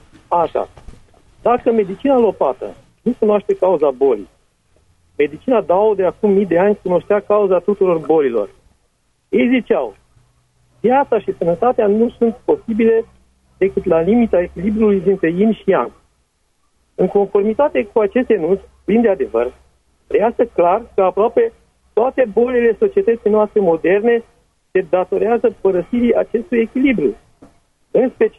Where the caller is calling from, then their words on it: Timișoara, Timiș County, Romania; sunt din Timișoara.